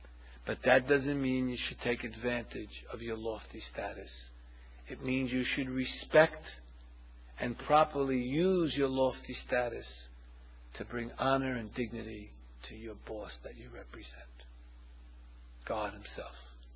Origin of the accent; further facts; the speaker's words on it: Brooklyn, New York, United States; I'm from Brooklyn, I'm tough.